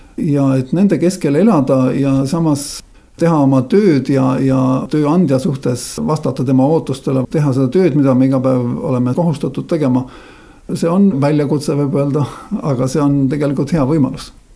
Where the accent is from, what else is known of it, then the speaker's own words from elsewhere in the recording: Saare County, Estonia; minu vanemad olid kristlased. Ma olen pärit Saaremaalt ja siis mõlemad vanemad olid kristlased